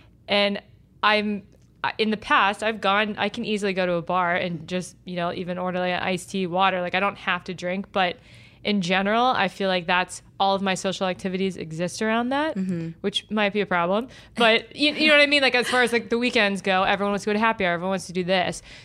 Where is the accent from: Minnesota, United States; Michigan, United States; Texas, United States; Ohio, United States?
Ohio, United States; now in Southern California, United States; I, living in Southern California, I'm originally from Ohio